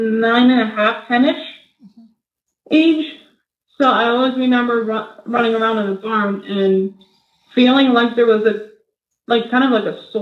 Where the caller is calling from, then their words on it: New Jersey, United States; I'm calling from Northern New Jersey.